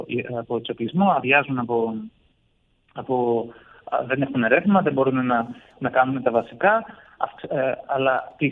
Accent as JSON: {"language": "Greek", "town": "Mytilene", "region": "North Aegean", "country": "Greece", "said": "Εγώ είμαι από τη Μυτιλήνη, από την πόλη της Μυτιλήνης. Η πόλη της Μυτιλήνης έχει 35.000 ανθρώπους."}